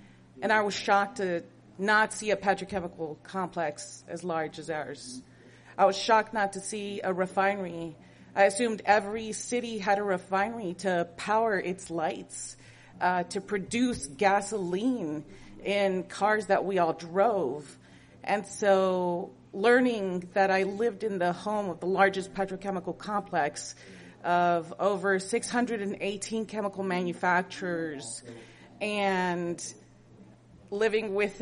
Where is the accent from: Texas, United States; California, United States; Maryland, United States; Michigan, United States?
Texas, United States; Houston; they, them. I grew up in Houston, and growing up, I didn't see oil and gas and petrochemical necessarily as an enemy.